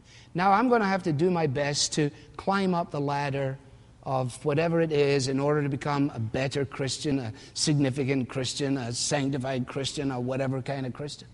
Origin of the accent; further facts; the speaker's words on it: Scotland, United Kingdom; It's very hard for me as a Scotsman to think of giving stuff away like that.